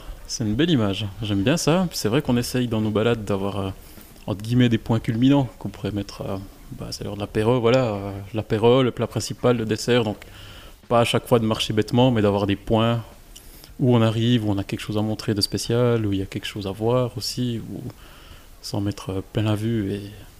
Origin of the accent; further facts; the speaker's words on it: Moutier, Bern, Switzerland; je viens de Moutier, donc moi je considère que le Jura ne s'arrête pas à la Roche-Saint-Jean